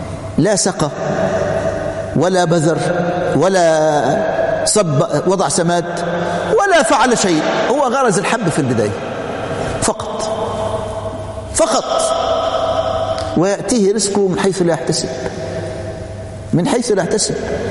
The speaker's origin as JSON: {"language": "Arabic", "country": "Egypt", "said": "وعندنا في مصر لا أحد يلتفت إليه،"}